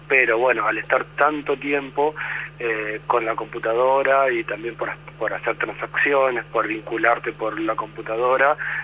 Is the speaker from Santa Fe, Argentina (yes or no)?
no; Lobos, Buenos Aires Province, Argentina; born there; now in La Plata, Argentina; No, nací en Lobos y vivo en La Plata, ya hace un tiempo.